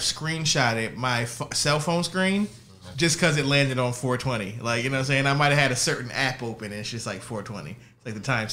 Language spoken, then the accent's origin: English; Maryland, United States; now in California, United States; I mean, I'm from Maryland, so maybe Death Threat Decon 42 hasn't really set into my brain yet, right.